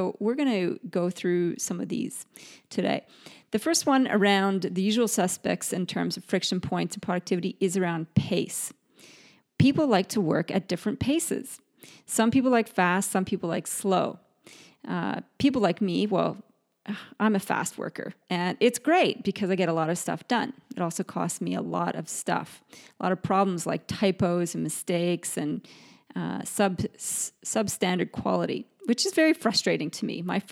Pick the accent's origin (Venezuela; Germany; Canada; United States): Canada; also born or lived in United Kingdom; now in Australia; I am British-born, Canadian-raised, and Aussie-naturalized, so my expressions and my accent can sometimes be a little funky, and I'm forever learning new expressions in this country. I live in Australia now.